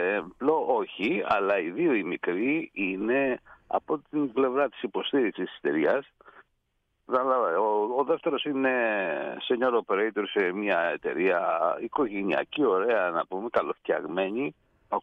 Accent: Agios Nikolaos, Greece; το χωριό μου είναι εσωτερικό, είναι 13 χιλιόμετρα από τη θάλασσα, αν και λέγεται Άγιος Νικόλαος.

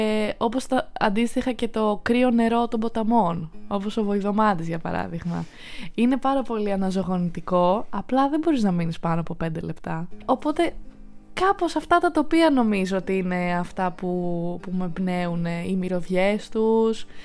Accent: Kavala, Eastern Macedonia and Thrace, Greece; Εγώ είμαι από Καβάλα.

